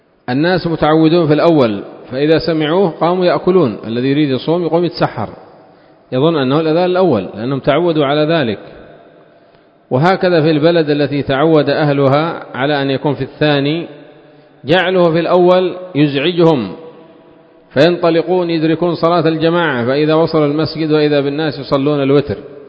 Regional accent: Yemen; وعندنا في اليمن يسلمون عن اليمين وعن اليسار

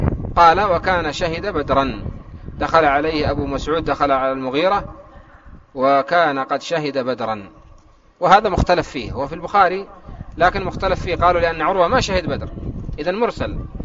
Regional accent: Yemen; في بعض المناطق عندنا في اليمن

